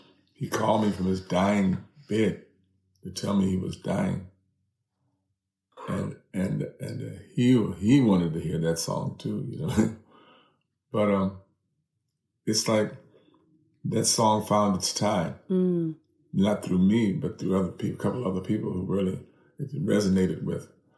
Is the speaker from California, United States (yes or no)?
yes; California, United States